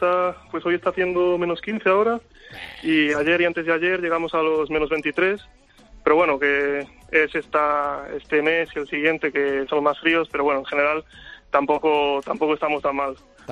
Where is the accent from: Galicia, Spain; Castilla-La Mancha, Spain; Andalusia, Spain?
Galicia, Spain; Pontevedra; yo soy de Pontevedra, en Galicia, pero tengo familia en Madrid